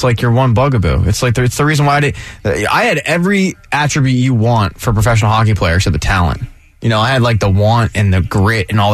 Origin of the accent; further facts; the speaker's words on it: New Jersey, United States; I'm from Jersey.